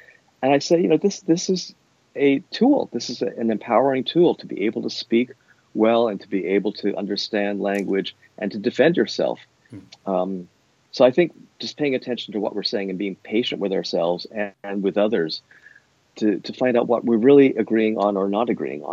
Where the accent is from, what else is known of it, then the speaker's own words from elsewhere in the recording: California, United States; I grew up in the East Bay and I went to Berkeley